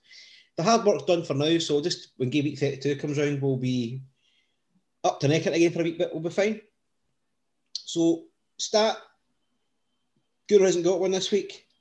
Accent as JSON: {"language": "English", "town": "Coatbridge", "region": "Scotland", "country": "United Kingdom", "tie": "born or raised there", "said": "Good Coat Bridge lad as well, eh, Tom?"}